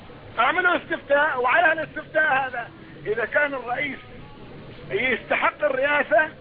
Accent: Syria; now in Saudi Arabia; نحن سوريين نحن عادارين إيش في بسوريا

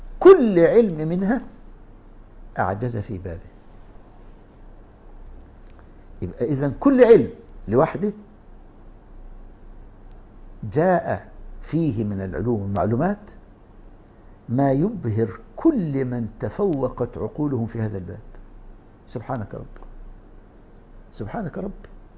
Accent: Egypt; يعني أختم حديثي بقصة طريفة وقعت عندنا في مصر أيام السادات في السبعينات.

